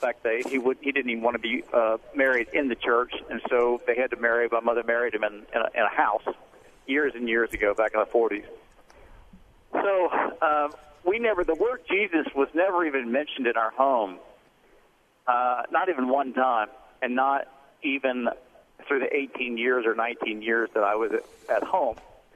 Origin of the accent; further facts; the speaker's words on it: New Orleans, Louisiana, United States; And I grew up in New Orleans, and I was just an absolutely terrible sinner for years and years.